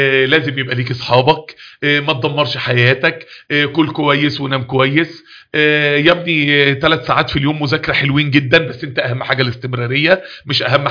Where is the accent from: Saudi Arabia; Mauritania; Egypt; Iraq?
Egypt; Mansoura, Dakahlia; احنا عندنا في المنصورة